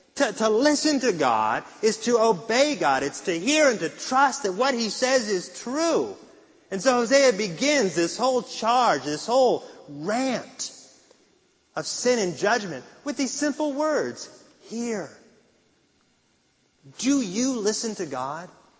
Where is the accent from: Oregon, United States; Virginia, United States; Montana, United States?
Oregon, United States; And growing up in Oregon, I didn't know a lot of Christians.